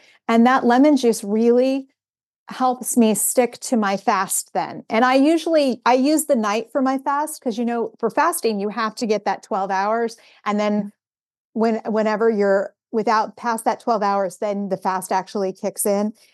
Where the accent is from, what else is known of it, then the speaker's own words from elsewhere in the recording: Ireland; Well, I just turned red because I'm Irish and that's what happens.